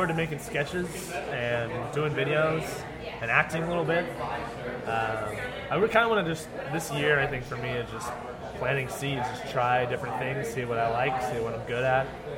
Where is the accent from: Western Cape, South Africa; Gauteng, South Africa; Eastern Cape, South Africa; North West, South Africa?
Gauteng, South Africa; Soweto; I'm from Soweto. It's an hour outside Johannesburg.